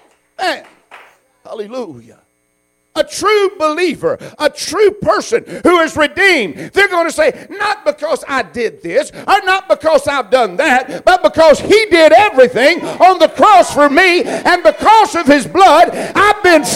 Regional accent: Southern United States, United States; Of course I do. I'm from the South, and sweetness in my mouth, I want sweet tea.

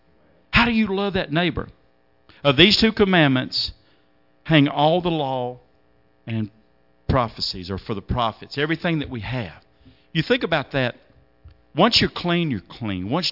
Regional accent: Georgia, United States; So my colonel knew I was from Georgia.

